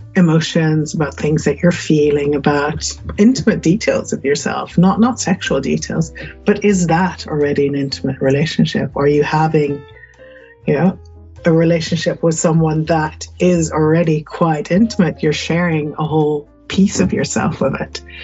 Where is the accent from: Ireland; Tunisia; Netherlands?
Netherlands; now in London, United Kingdom; I'm from Holland, where it's quite liberal and open. We live in London, we live in England.